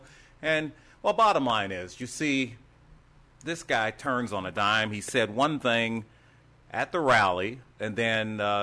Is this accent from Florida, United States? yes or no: no; Texas, United States; as we have an uptick in cases in many states, including my home state of Texas, which has always been wrongheaded about the way they handled this